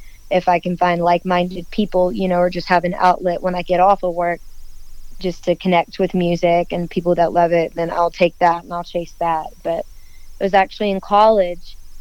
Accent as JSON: {"language": "English", "town": "Dothan", "region": "Alabama", "country": "United States", "tie": "born or raised there", "said": "So I'm from Dothan, Alabama. It is deep southeast corner of Alabama, right next to Florida. I'm born and raised there."}